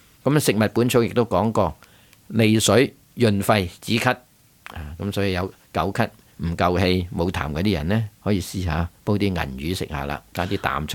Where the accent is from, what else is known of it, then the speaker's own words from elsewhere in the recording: Hong Kong; 我哋香港人中意食嘅白饭鱼，同银鱼好似啦